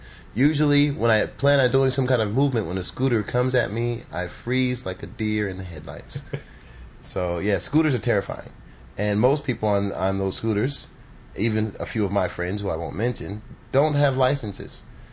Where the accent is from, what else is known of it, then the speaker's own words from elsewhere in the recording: United States; oh, I'm sorry, your English is not standard, even though I'm American.